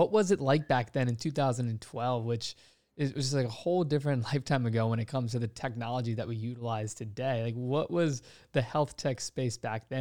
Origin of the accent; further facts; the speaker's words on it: Virginia, United States; because I grew up an athlete, played hockey for 10 years, born and raised in Virginia.